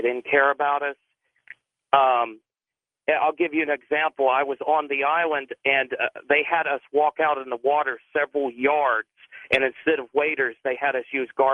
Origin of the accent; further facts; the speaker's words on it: Biloxi, Mississippi, United States; My story is, I'm 23 years old. I'm from Biloxi